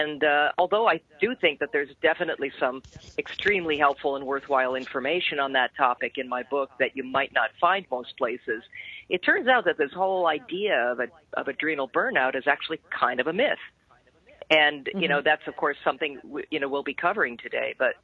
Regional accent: Canada; born there; I'm a Canadian too, by birth

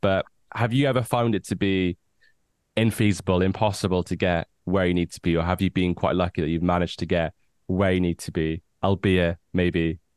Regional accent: Wales, United Kingdom; I was like, no, I'm from Wales.

